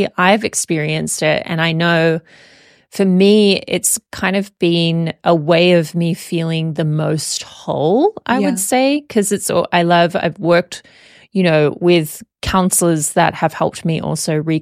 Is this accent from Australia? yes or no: yes; Australia; I think growing up in Australia, It's not like a Christian nation, yeah.